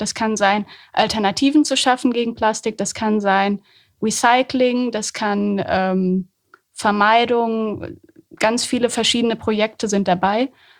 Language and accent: German; Höxter, North Rhine-Westphalia, Germany; Aus Höxter. Mhm. Also ja, ist ja direkt neben Holzminden